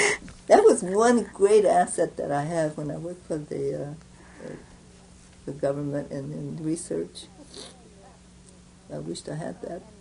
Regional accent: United States; born there; I'm very, very happy that I was born in the United States. I am very happy that I lived an American life

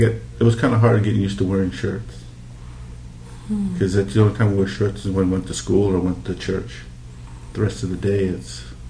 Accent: Hawaii, United States; accent: Hawaiian; Because when we came from Hawaii, I guess we had that, what you'd call Hawaiian accent.

